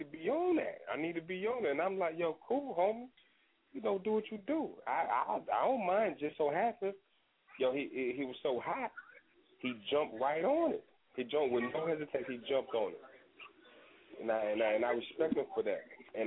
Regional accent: Kinston, North Carolina, United States; I'm born and raised in Kinston, North Carolina, a little small town. Out of eastern side of NC. You know

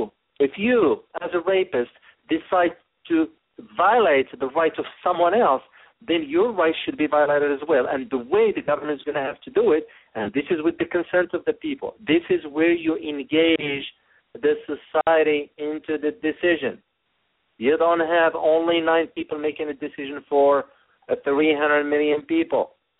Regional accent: United States; As an American, it wasn't a joke.

